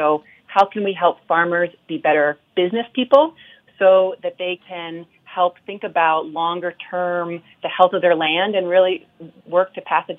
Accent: Vermont, United States; And so growing up in Vermont, I grew up on a farm

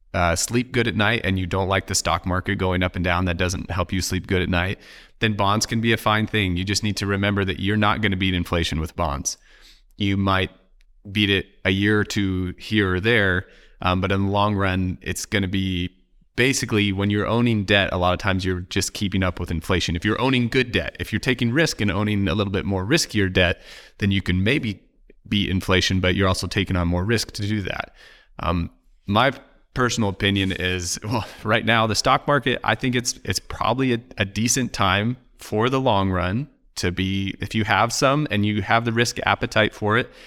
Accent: Oregon, United States; and I'm from Oregon.

